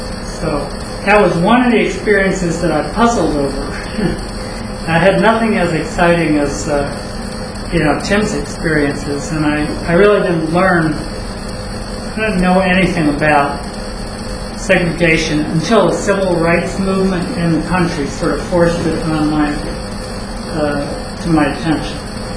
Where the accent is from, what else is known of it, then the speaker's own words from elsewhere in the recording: Cleveland, Ohio, United States; I grew up in Cleveland, Ohio, in a wealthy suburb, went to a private boys school, all the privileges in the world